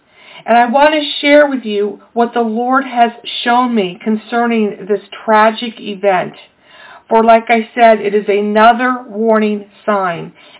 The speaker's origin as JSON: {"language": "English", "town": "Baltimore", "region": "Maryland", "country": "United States", "tie": "born or raised there", "said": "I grew up in North Baltimore. It is my home from when I was young."}